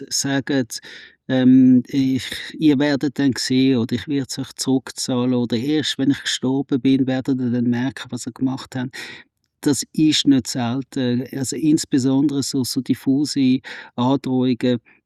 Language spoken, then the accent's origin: German; Switzerland; was bei uns in der Schweiz extrem selten geht.